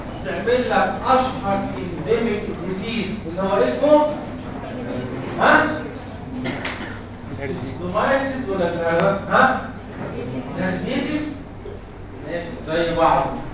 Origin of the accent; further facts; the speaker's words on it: Egypt; عندنا في مصر الشيستوزوما هيماتوبيوم